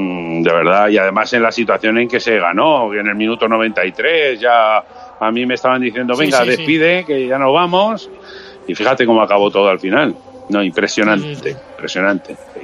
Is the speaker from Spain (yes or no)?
yes; Aragon, Spain; Yo soy madridista por parte de padre, siendo muy maño él también, ¿no?